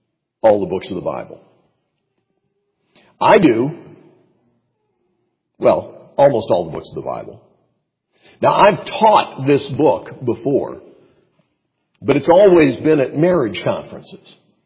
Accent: North Carolina, United States; When I was growing up in Western Carolina, you, in order to get from the east side of the Swannanoa Valley into Asheville, the city, you had to go through a tunnel.

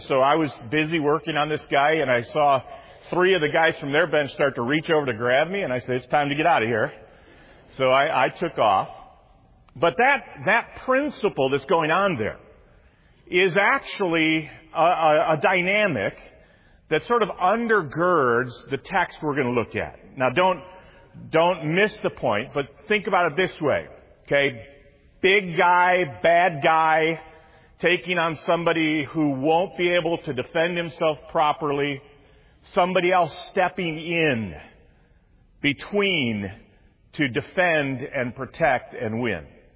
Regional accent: Detroit, Michigan, United States; I grew up in the Detroit area.

